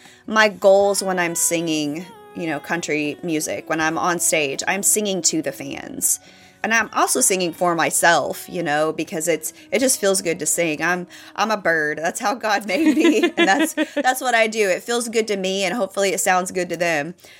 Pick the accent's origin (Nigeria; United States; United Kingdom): United States; Bible Belt; You know, I grew up in the Bible Belt, and I still live in the Bible Belt.